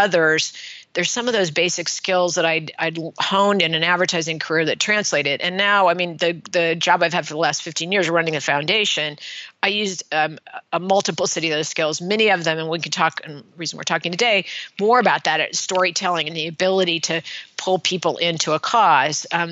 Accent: California, United States; Yes, I grew up in California.

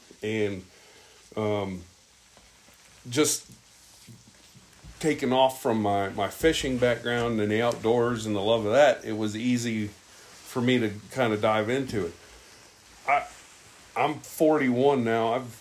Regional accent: Midwest, United States; because I'm from the Midwest and, you know, deer season's really short.

